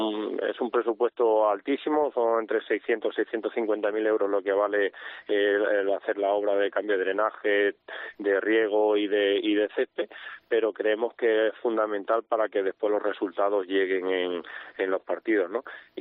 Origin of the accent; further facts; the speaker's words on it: Cáceres, Extremadura, Spain; lo que tenemos que empujar este carro somos todos los cacereños